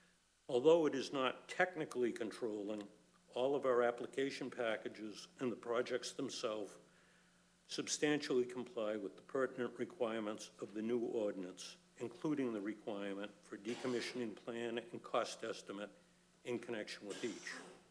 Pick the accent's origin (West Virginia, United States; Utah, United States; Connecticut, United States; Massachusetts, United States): Massachusetts, United States; Boston; You pardon me, I'm from Boston. We have a Suffolk County in Boston